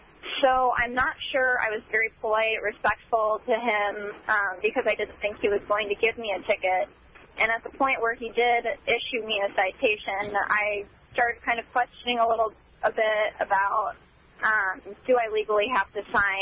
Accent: Olathe, Kansas, United States; I'm from the Olathe, Johnson County area

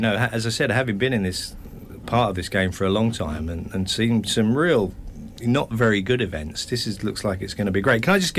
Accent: London, United Kingdom; I lived in London, I come from London, and there were literally two radio stations

